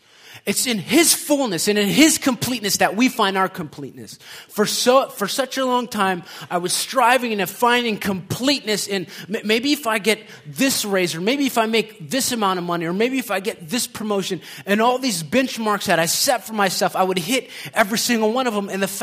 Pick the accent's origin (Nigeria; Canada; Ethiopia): Ethiopia; And I'm from Ethiopia. I wasn't adopted by them, but I'm just, you know.